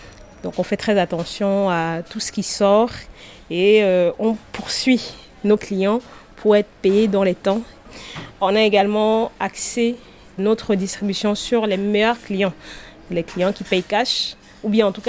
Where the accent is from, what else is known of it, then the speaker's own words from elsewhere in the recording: Cameroon; moved away as an adult; also born or lived in France; Mon parcours, je suis née en France. J'ai grandi au Cameroun. Quand j'ai eu mon bac, je suis allée en France faire mes études.